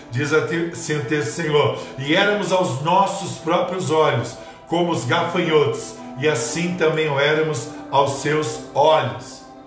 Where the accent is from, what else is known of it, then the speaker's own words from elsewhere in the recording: Paraná, Brazil; Eu sou do norte do Paraná.